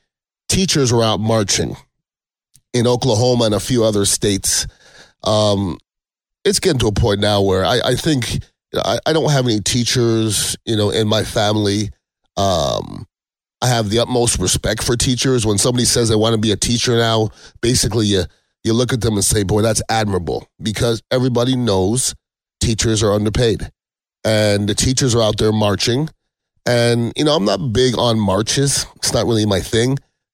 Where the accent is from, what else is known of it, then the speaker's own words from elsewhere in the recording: Canada; If anybody knows, I am Canadian. I think I have to preface by saying that.